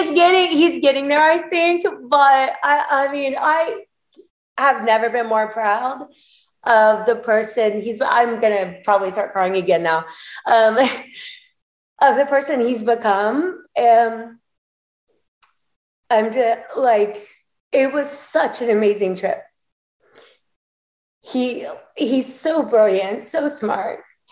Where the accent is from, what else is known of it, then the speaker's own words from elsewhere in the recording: Indiana, United States; I'm glad I'm from Indiana. I think that there's a different moral compass.